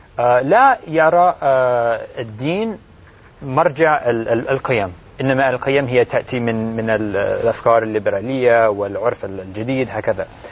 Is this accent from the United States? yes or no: yes; United States; عندنا في أمريكا البلد بلد ليس له دين رسمي